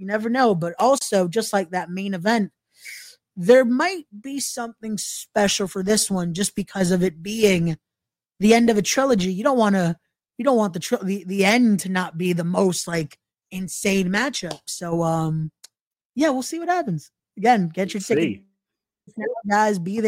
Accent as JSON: {"language": "English", "region": "New York", "country": "United States", "said": "I'm a New Yorker and doing shows in New Jersey is amazing."}